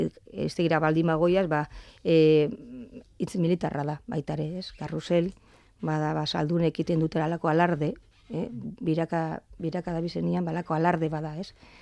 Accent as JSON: {"language": "Basque", "town": "Eibar", "region": "Basque Country", "country": "Spain", "tie": "born or raised there", "said": "nire herria be Eibar, ba bombardak eta jasan zuen ta ba herri txiki hori"}